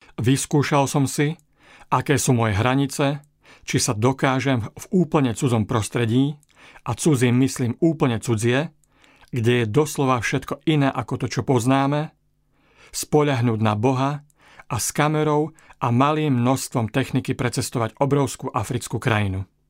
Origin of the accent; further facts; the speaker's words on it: Levice, Nitra Region, Slovakia; som z Levíc a som študentom dokumentárneho filmu.